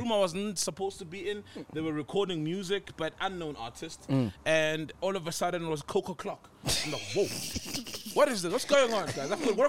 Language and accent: English; Johannesburg, Gauteng, South Africa; from Joburg.